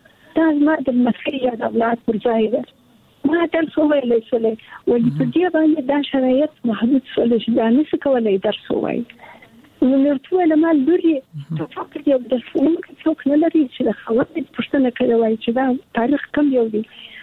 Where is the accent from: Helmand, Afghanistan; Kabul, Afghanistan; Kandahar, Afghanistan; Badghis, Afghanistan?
Kandahar, Afghanistan; زه د کندهار یم، د کندهار د ونیا انالیسي کې مې زده کړې وکړې